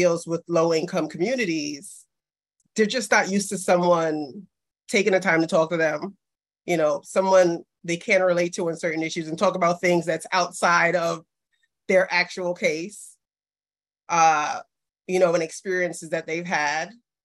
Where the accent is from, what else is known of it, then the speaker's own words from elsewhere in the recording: Brooklyn, New York, United States; because I was born and raised in Brooklyn